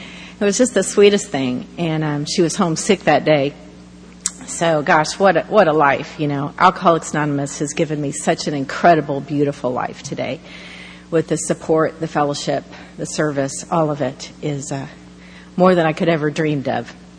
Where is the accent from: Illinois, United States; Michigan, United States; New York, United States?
Illinois, United States; also born or lived in Houston, United States; We moved to Illinois when I was just a baby